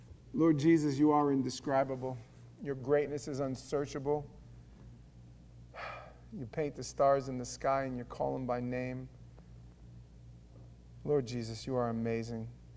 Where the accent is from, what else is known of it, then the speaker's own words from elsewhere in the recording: New York City, New York, United States; I'm a kid from the neighborhood. Like, I'm from Queens, Howard Beach. I'm a street thug.